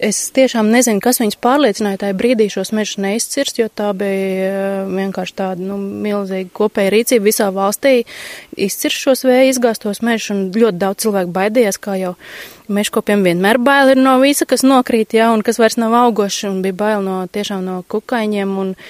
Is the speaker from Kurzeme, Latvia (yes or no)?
yes; Slītere, Kurzeme, Latvia; Un kā mēs paši savā starpā slīterieši runājam, nu, ja būs lielās klimata izmaiņas un sāksies plūdi, tad mums piederēs visvērtīgākā zeme pie Slīteres bāks